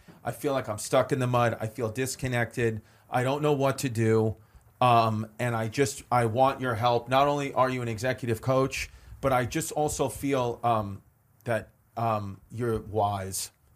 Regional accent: Queens, New York, United States; I was born August 26, 1984 in Queens, New York. I'm from New York.

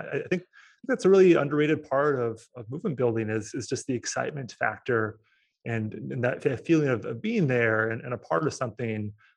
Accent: Portland, Oregon, United States; mostly dance music events in my hometown of Portland, Oregon.

